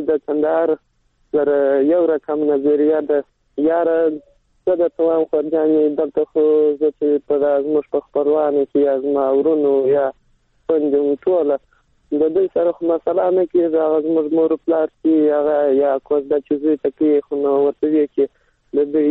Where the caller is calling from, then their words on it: Helmand, Afghanistan; سامان د هلمند